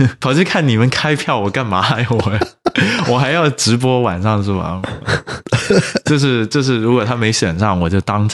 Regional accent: Guangzhou, Guangdong, China; 对，我就讲说我对啊我中国人，然后我是广东的这样子

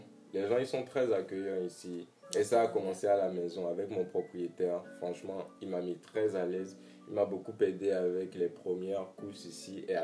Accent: Benin; now in Dakar, Senegal; Je suis béninois.

